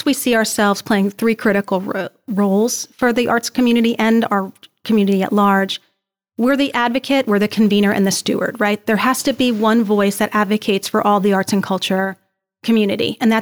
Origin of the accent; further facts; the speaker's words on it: New Jersey, United States; now in York, United States; So I moved back home. I'm from New Jersey, moved back home, commuted there for a while.